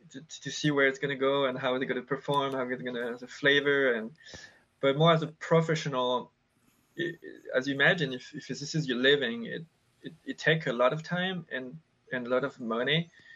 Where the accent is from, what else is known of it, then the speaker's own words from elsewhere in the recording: France; moved away as an adult; now in United States; Yeah, I grew up in France in countryside, similar region as the Dufflens, but the French version